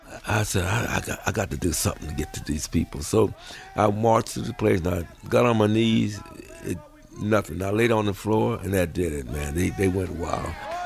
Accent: Watts, California, United States; born there; I was born in Watts. You probably heard of it when they had the riots out there. And it was a very nice little town.

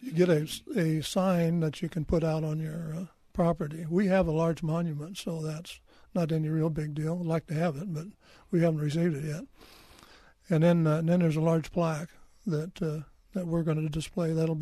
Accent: Oregon, United States; I was born and raised in Oregon, and I had never gone to the fair.

